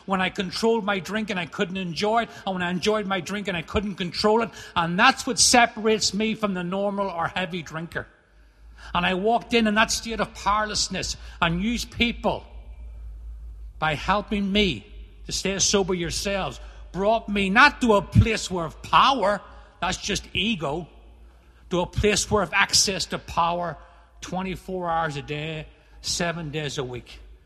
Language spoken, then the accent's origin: English; Northern Ireland, United Kingdom; accent: Irish; now in United States; growing up in Northern Ireland, and I've experienced every form of drinking